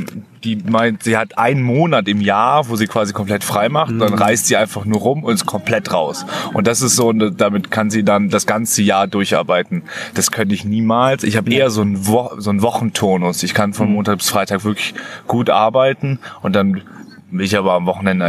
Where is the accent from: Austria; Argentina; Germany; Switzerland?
Austria; Carinthia